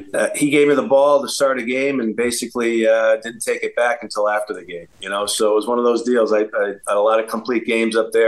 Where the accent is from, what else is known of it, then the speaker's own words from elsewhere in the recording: East Lyme, Connecticut, United States; growing up in East Lyme, we had a real good high school program.